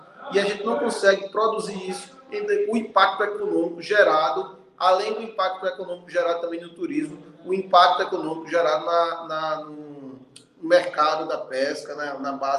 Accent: Alagoas, Brazil; você que é pernambucano e eu que sou alagoano

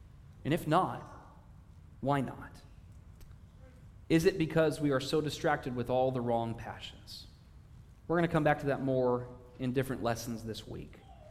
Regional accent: Oregon, United States; I grew up in Oregon, where you do not get it in the water because it is freezing

